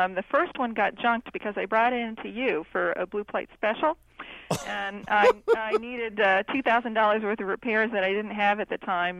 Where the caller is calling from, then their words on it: Chapel Hill, North Carolina, United States; I'm calling from the Library Science School at UNC Chapel Hill. That's North Carolina.